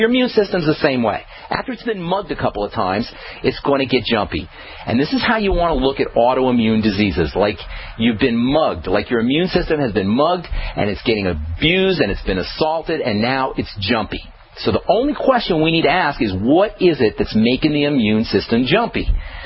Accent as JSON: {"language": "English", "town": "New York City", "region": "New York", "country": "United States", "tie": "born or raised there", "also_born_or_lived": "East Coast, United States", "said": "I grew up in the East Coast, and when I was in high school, I went to high school in New York City."}